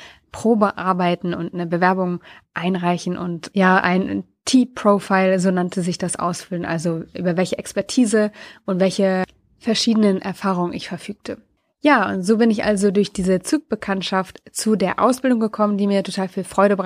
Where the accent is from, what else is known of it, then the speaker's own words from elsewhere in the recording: Wolfsburg, Lower Saxony, Germany; Letzte Woche war ich für einen Tag in meiner alten Heimat, nämlich in der Nähe von Wolfsburg.